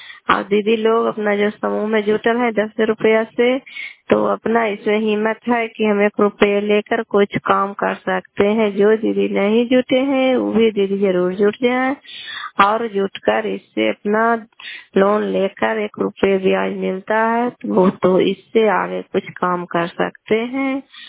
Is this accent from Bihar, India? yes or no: yes; Kalyanpur, Bihar, India; घर कल्याणपुर वाली बेलसी पंचायत सरखंड चन्नी जिला ललंदा का निवासी हूँ।